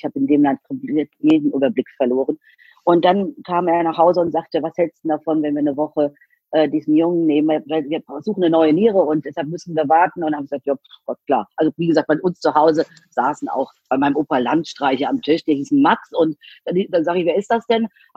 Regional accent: Rhineland-Palatinate, Germany; ich komme eben nicht aus Berlin oder Hamburg oder München, sondern ich komme aus Rheinland-Pfalz, halb aus dem Westerwald, halb aus der Eifel und halb aus dem Rheinland-Pfalz, geht eigentlich nicht, 1,5, aber geht in meinem Fall, weil ich in der Pfalz ja letzten Endes meine Teenagerzeit verbracht habe.

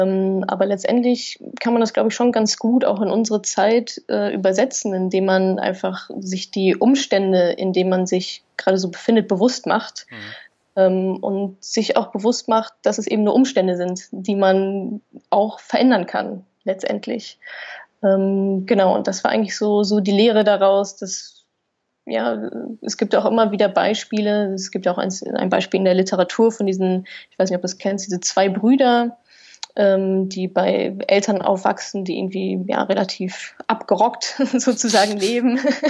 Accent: Dortmund, North Rhine-Westphalia, Germany; now in Berlin, Germany; ich bin 30 Jahre alt, Wahlberlinerin, komme ursprünglich aus dem wunderschönen Dortmund.

